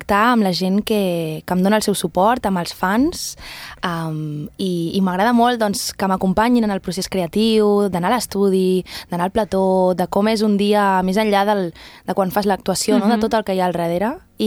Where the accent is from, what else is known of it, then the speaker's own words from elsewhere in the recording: Calella, Catalonia, Spain; jo vinc de Calella, d'un lloc que quasi tots els veïns ens coneixem, i no sé, em fa molta il·lusió sentir-me orgullosa dels meus orígens, de qui sóc, d'on vinc.